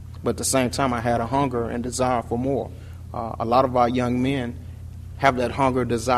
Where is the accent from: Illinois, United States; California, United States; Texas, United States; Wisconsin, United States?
Texas, United States; Dallas; I was born and raised in South Dallas by a single parent.